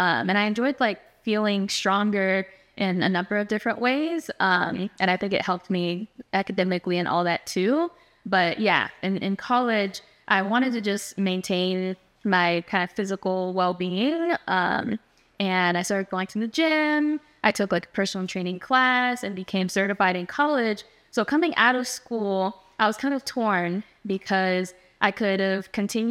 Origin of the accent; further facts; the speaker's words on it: Chambly, Quebec, Canada; also born or lived in Philippines; I was born in the Philippines, so we made a pit stop. A lot of people think I'm Filipino, but I was just born there. And then we ended up in Chambly.